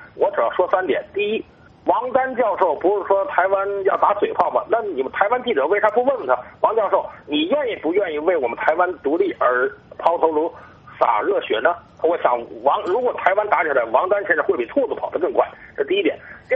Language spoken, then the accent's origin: Chinese; China; 我作为大陆人